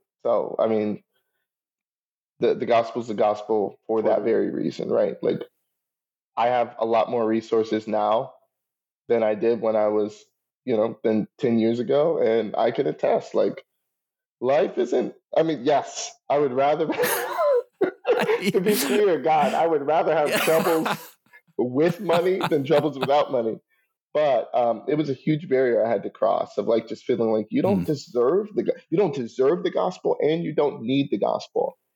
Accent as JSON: {"language": "English", "region": "the South", "country": "United States", "tie": "born or raised there", "said": "And I'm from the South, so or at least I grew up here, we have homelessness here, but it's nothing like California."}